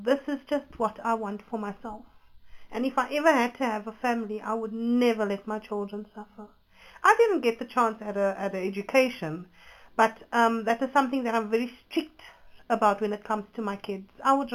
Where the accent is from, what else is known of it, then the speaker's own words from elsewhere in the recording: Cape Town, Western Cape, South Africa; But I grew up in Mitchell's Plain, and I mean, Mitchell's Plain is just as bad as Lavendale, I must tell you.